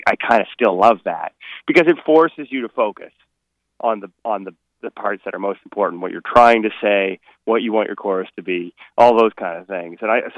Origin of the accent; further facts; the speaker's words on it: Fredericton, New Brunswick, Canada; I grew up in Fredericton. I'm the youngest of four boys, and our whole family used to travel down to Biddeford Pool in the summer for a couple weeks.